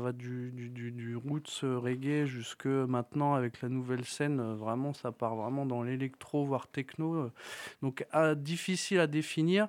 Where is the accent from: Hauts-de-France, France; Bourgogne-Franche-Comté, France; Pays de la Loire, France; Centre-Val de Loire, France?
Hauts-de-France, France; Crépy-en-Valois; now in Compiègne, France; Je suis arrivé à Compiègne il y a un peu plus de 3 ans. Je suis originaire de l'Oise, de Crépy-en-Valois. Après, bon, j'ai un peu vadrouillé, notamment dans le nord de la France. Et après, je suis revenu ici, je me suis installé à Compiègne.